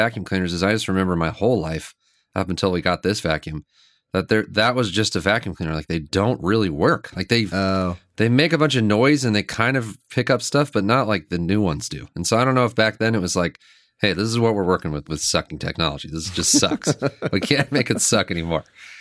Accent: California, United States; I always thought growing up in California that it was like something that people in the East had and we didn't have them for some reason.

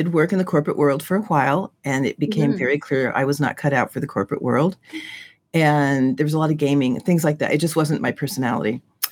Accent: California, United States; connect with aunts and uncles and cousins that I didn't see growing up in California.

